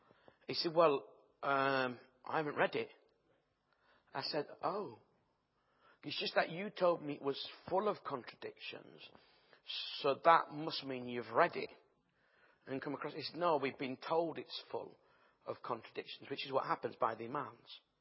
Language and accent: English; Bradford, Yorkshire and the Humber, United Kingdom; And I'm from Bradford.